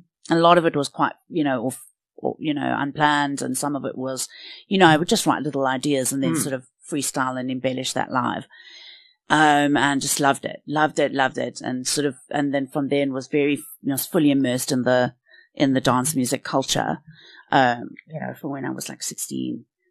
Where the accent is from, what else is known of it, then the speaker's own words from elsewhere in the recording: Pretoria, Gauteng, South Africa; I grew up in Pretoria